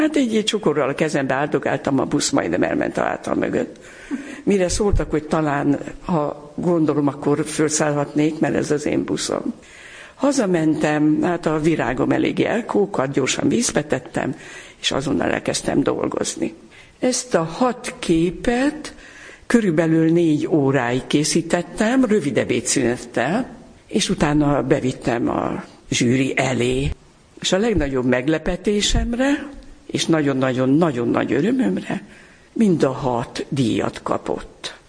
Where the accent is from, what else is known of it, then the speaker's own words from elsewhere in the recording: Makó, Csongrád-Csanád, Hungary; born there; ugyanis én makói születésű vagyok.